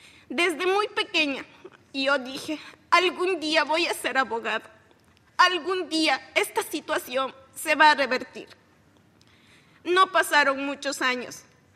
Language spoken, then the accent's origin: Spanish; Salasaca, Tungurahua, Ecuador; Yo soy de Salasaca, para que se ubiquen rápidamente. Está a 3 horas al sur de Quito, en el centro del país, en la puerta a la Amazonía. Yo vengo de ahí.